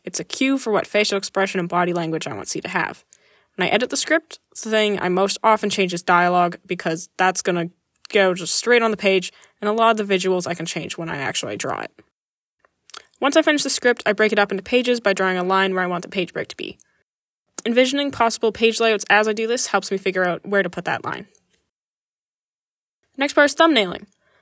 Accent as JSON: {"language": "English", "town": "Calgary", "region": "Alberta", "country": "Canada", "tie": "born there", "said": "I was born in Calgary, Alberta, and I've been making art since I was a toddler."}